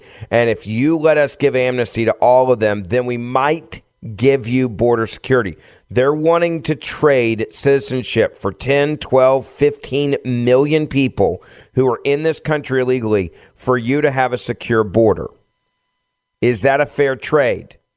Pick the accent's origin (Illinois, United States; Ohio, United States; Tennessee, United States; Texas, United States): Tennessee, United States; Memphis; former congressman from Tennessee, my hometown of Memphis